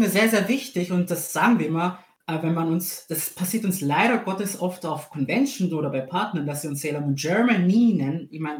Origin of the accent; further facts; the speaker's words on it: Greece; German is a second language; now in Austria; In Griechenland, weil ich bin ja Grieche. … Und ich habe 3 Jahre dort gelebt.